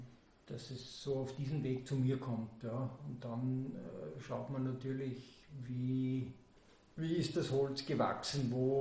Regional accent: Golling, Salzburg, Austria; also Golling ist mein Geburtsort und damaliger Wohnort auch

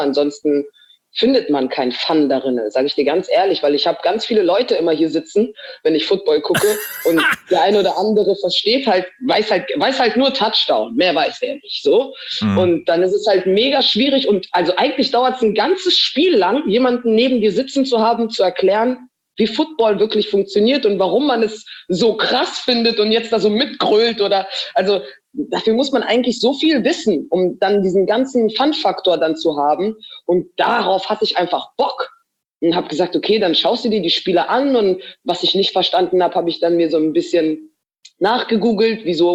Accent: Munich, Bavaria, Germany; born there; aber sagen wir mal so, ich bin in München geboren.

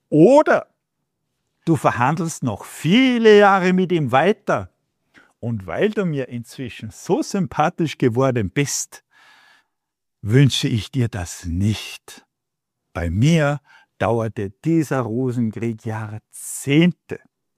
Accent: Salzburg, Austria; born there; Wer schon einmal in meiner Geburtsstadt war, kennt es vielleicht. Das ist so etwas wie das Hofbräuhaus von Salzburg.

